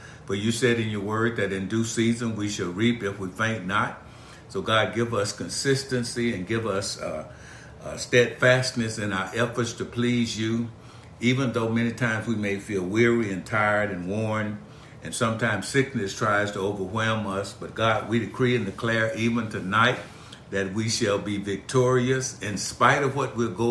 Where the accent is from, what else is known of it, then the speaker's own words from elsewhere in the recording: Birmingham, Alabama, United States; as we spent some time in Birmingham, my hometown.